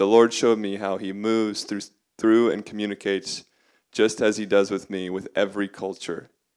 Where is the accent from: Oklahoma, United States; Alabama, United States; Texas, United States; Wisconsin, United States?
Texas, United States; San Antonio; and me, born and raised in San Antonio with a Jewish background